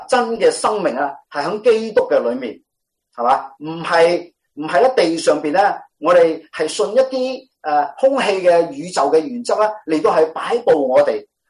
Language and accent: Chinese; China; 我们中国人呢、的新春年呢